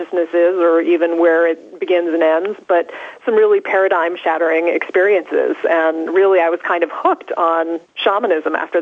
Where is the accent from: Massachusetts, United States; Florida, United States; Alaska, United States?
Massachusetts, United States; Salem; I grew up in Salem, Massachusetts, so I kind of grew up surrounded by alternative religion